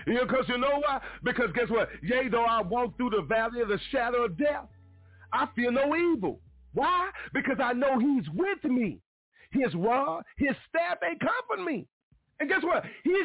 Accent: Mobile, Alabama, United States; Young boy growing up in Mobile, Alabama at the oldest Baptist church in the state of Alabama.

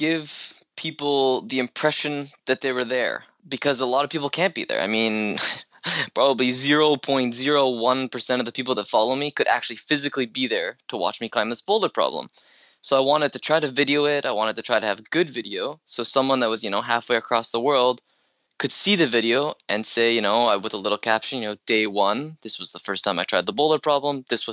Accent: Canada; because I'm only Canadian, I couldn't actually do the show.

